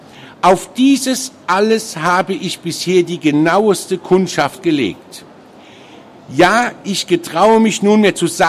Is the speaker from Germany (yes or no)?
yes; Mannheim, Baden-Württemberg, Germany; Da sind die Herren aus Hamburg dann hier im Südwesten der Republik, wo ich herkomme, aus Mannheim